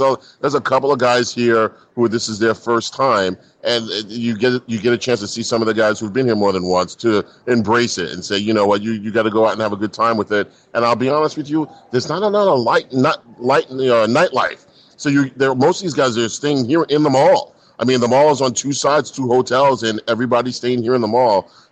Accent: New York, United States; well, I'm from New York.

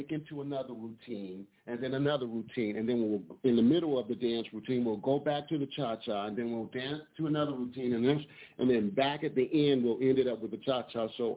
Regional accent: Detroit, Michigan, United States; I'm from Detroit, Michigan, so I was born in Michigan.

